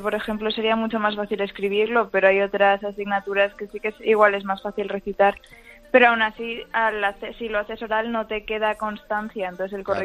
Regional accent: Madrid, Community of Madrid, Spain; Yo de Madrid.

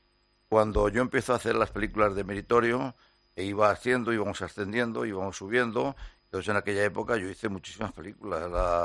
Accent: Madrid, Community of Madrid, Spain; born there; Yo nací en Madrid, en la calle de La Paloma. Estuve bautizado en la iglesia de La Paloma. Hace ya muchos años.

